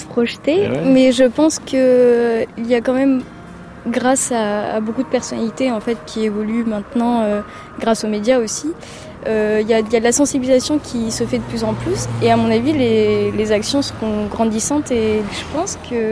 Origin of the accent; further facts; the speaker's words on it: Réunion, France; Ben, je viens de La Réunion. Depuis très petite, je me suis toujours intéressée au milieu marin.